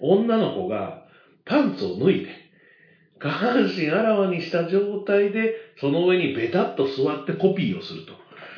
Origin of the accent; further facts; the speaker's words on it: Kyoto, Japan; 僕京都ですから KBS 京都ならバッチリ入るんですけど、